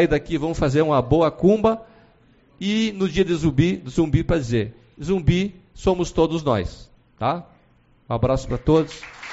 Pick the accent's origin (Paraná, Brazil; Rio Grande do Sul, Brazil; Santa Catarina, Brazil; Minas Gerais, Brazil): Rio Grande do Sul, Brazil; E disso, como gaúcho, quem está lá do lado no outro estado